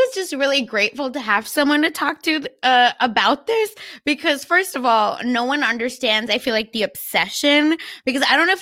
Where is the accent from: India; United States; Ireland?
India; I'm Jewish, I'm not Hindu, but I've seen, right, so much, because I grew up in India.